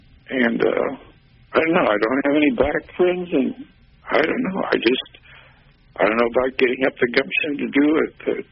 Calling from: Tulsa, Oklahoma, United States; also born or lived in Kansas City; from Tulsa, Oklahoma. I'm listening on the internet.

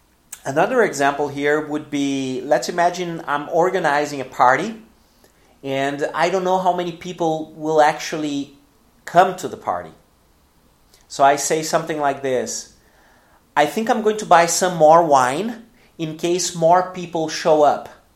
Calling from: Porto Alegre, Rio Grande do Sul, Brazil; English is a second language

